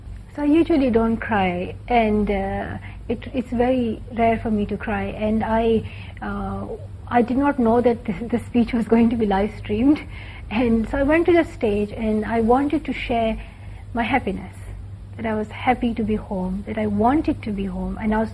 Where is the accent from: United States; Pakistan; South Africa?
Pakistan; I'm Pakistani, I love my country, and I stand for the rights of every child in Pakistan to have access to safe and quality education.